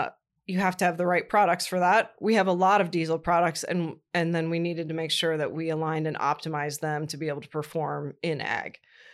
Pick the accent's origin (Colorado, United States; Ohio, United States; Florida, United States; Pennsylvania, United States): Ohio, United States; Columbus; but I was raised in Columbus, Ohio. I joke that I was a Buckeye by birth and a Boilermaker by choice.